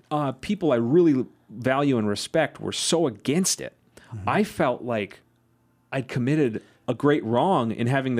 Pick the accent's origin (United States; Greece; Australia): United States; Midwest; like growing up in the Midwest, like I totally got